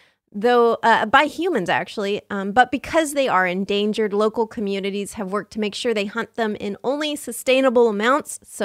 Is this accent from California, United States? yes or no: yes; San Diego, California, United States; Yeah, I grew up in San Diego, so you'd go to the beach and you'd just dig a hole and sit in that hole.